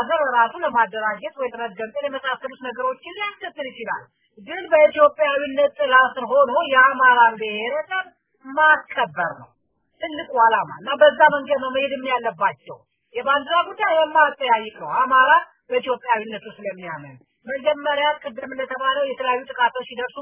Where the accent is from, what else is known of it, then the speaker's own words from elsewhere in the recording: Southern Nations, Nationalities, and Peoples' Region, Ethiopia; እኔ አማራ ነኝ፣ ከደቡብ ነው ተወልጄ ያደግኩት